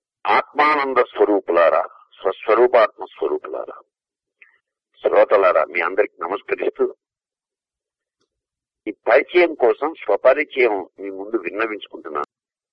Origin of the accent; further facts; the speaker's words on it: Kuchipudi, Andhra Pradesh, India; స్వగ్రామం కూచిపూడి, కృష్ణా జిల్లా, 521136. భరతనాట్యానికి కూచిపూడి ప్రసిద్ధి, ఎందరో సాధకులు మహనీయులు నచ్చిన గడ్డది. అటువంటి గ్రామంలో జన్మించిన నా స్వగ్రామం.